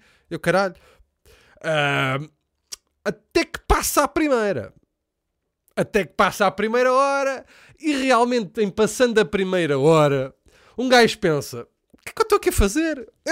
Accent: Viseu, Portugal; este puto também é lá da minha terra. Esse que é de Viseu.

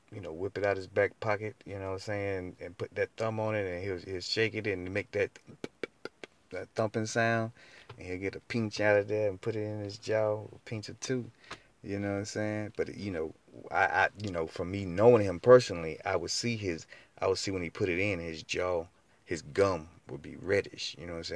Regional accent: North Carolina, United States; See, I'm originally from Carolina, NC, you know, the home of moonshine.

